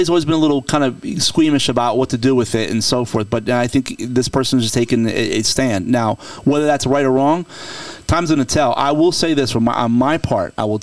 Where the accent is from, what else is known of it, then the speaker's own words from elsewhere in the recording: New Jersey, United States; And especially up in places like, even when I was growing up in New Jersey, they were always very political.